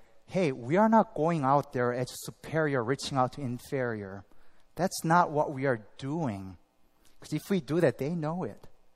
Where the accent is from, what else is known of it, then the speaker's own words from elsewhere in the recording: South Korea; English is a second language; moved away; I was born and raised in South Korea. Just about, I lived half of my life there and half of life here.